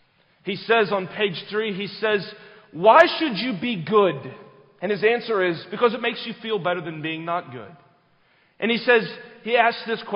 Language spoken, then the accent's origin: English; South Carolina, United States; to be away from home, to be away from where I grew up in South Carolina and remember Christmases there.